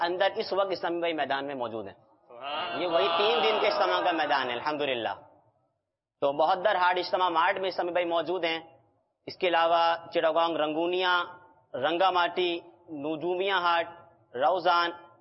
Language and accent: Urdu; Saidpur, Rangpur Division, Bangladesh; سید پور جو ہمارا شہر ہے